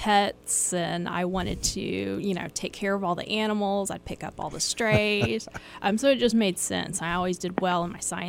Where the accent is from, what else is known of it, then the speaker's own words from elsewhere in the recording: Texas, United States; I went to Texas A&M. I'm from Texas.